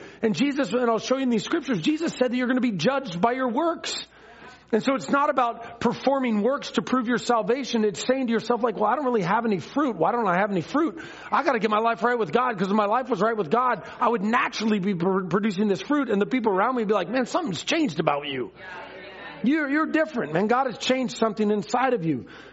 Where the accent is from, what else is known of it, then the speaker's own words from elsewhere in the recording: Ballard, Washington, United States; My mom and dad got divorced when I was 3 years old, and so it was just me, mom, and my brother growing up in Ballard.